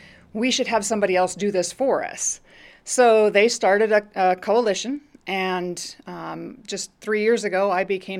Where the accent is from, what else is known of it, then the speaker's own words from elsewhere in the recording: Spokane, Washington, United States; I grew up here in Spokane. Came here as a baby when my dad was being laid off from Boeing, and he got a job here at the city of Spokane.